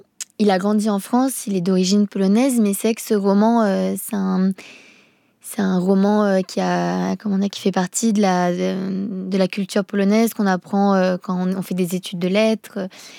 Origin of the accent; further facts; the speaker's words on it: Finland; first language Finnish; French is a second language; j'avais demandé de le faire en finnois et on avait redoublé en français après. C'est ma langue. En fait, peut-être parce que c'est ma langue maternelle, que c'est ma langue émotionnelle.